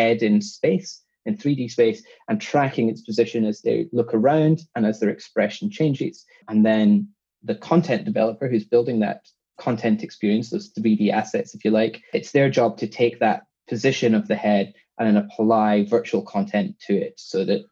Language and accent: English; Scotland, United Kingdom; accent: Scottish with London twang; moved away as an adult; now in London, United Kingdom; Well, I'm Scottish. I grew up in Scotland, but I've been living in London now for 10 plus years. And so I've got this sort of weird combination of a Scottish accent and a London sort of twang going on.